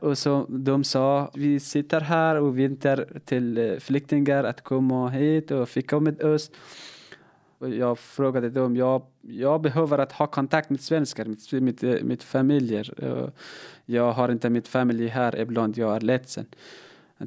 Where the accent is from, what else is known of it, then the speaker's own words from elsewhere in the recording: Afghanistan; Swedish is a second language; moved away as an adult; now in Sweden; Jag kom från Afghanistan för 2 år sedan. När jag var i Afghanistan, jag pluggade igenom ekonomi och statsvetenskap, och jag var politiskt aktiv och ateist.